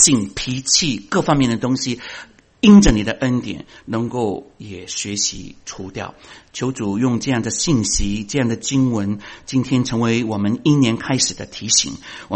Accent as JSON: {"language": "Chinese", "country": "China", "said": "那再过两个多礼拜就是我们中国人的春节。"}